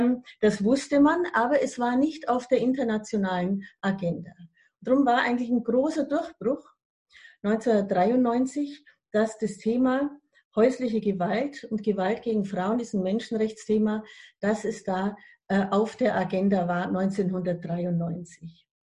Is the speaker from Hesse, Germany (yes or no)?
no; Bavaria, Germany; Und ich bin eigentlich aus der Provinz, aus dem Allgäu